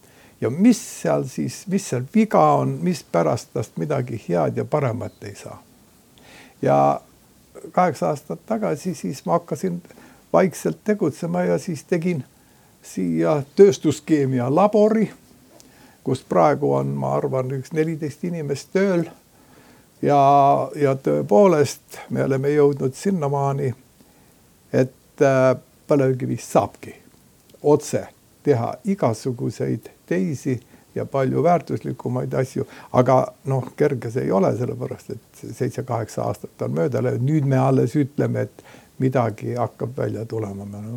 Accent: Saare County, Estonia; accent: Saaremaa; Et ma kardan, et mul on Saarema aktsent suhteliselt vähe alles jäänud.

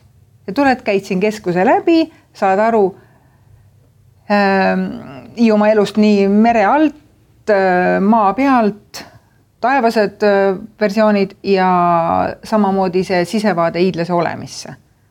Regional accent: Kuressaare, Saare County, Estonia; Suuremal saarel on minu juurikad Kuressaares ja Vättapoolsaarel. Et Vättapoolsaarel elavad siia maani minu vanemad ja minu vanaema. Vennapere elab küll nüüdseks juba Tallinnas ja mina siis Kõrvalsaarel.

